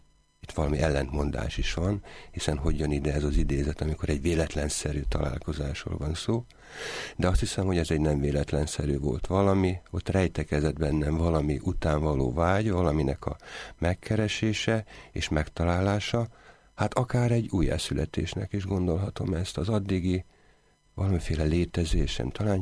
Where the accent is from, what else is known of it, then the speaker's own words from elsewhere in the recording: Jászberény, Jász-Nagykun-Szolnok, Hungary; én Jászberényben születtem, a szüleim jászapáti származásúak, egy földműves családból származnak, és aztán átköltöztek Jászberénybe, ahol édesapám tűzoltó lett.